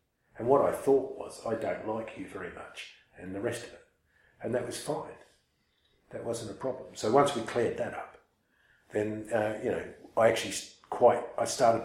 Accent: New Zealand; And being a New Zealander, I was never much of a sort of faith or worship type, you know

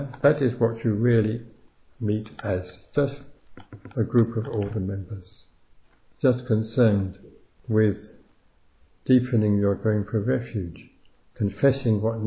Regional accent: England, United Kingdom; I recognise that, yes, I was born and brought up in England.

